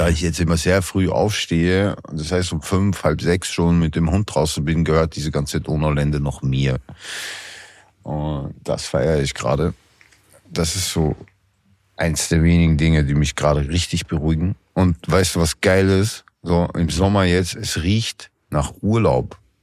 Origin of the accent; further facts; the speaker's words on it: Gmunden, Upper Austria, Austria; Im Salzkammer gut bei uns hier in Österreich, so da kommen ja meine Familie eigentlich her. Ich bin ja auch in Gunten geboren und das ist da und das ist ja am Traunsee.